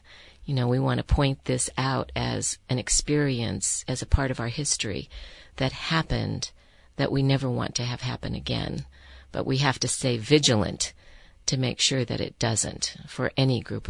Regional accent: Des Moines, Iowa, United States; I grew up in Des Moines, Iowa.

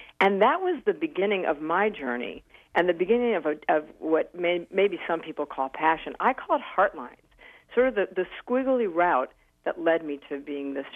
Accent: St. Louis, Missouri, United States; I was born and raised in St. Louis until I went to college.

